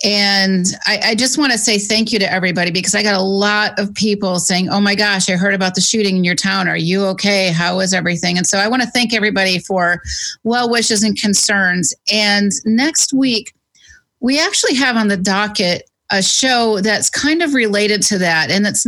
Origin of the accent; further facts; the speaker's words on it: Poway, California, United States; And in the case of the shooting in my hometown in Poway, this kid who did this shooting was a normal kid.